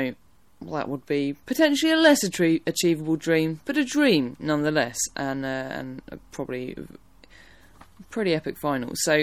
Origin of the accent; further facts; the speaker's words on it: England, United Kingdom; you know, I am English, but I know we have lovely Welsh and Scottish listeners as well